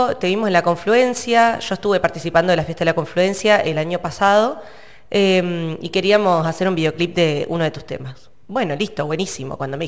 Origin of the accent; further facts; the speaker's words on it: Neuquén, Argentina; Bueno, soy cantautora neuquina.